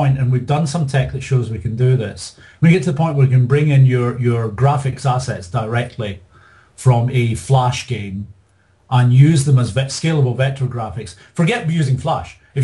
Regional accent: Dundee, Scotland, United Kingdom; accent: Dundee; now in England; I live 500 miles away. I live in England, so I've lost a bit of my Dundee accent.

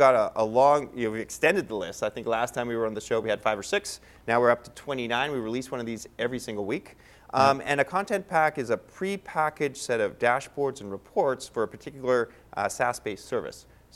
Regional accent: Canada; Beat out my home country, Canada, by a small margin.

